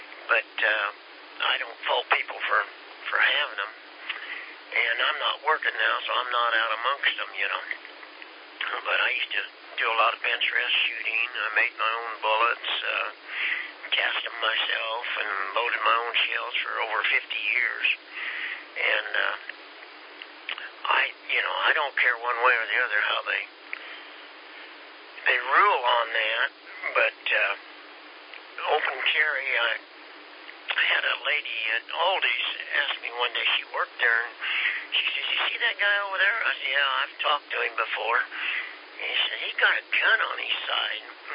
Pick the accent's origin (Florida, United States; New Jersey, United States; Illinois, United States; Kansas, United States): Kansas, United States; And you know, I'm from Kansas, home of Gunsmoke and Dodge City.